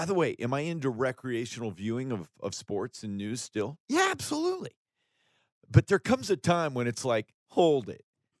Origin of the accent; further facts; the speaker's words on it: Alaska, United States; I was raised in a home. I was raised in Alaska. People from Alaska know how to work now.